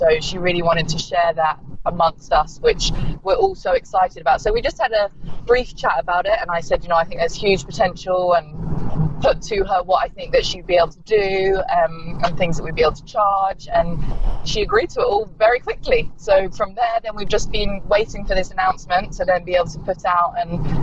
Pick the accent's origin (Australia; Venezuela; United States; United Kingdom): United Kingdom; South East England; I'm from Hampshire myself, but now based in Surrey, so same area really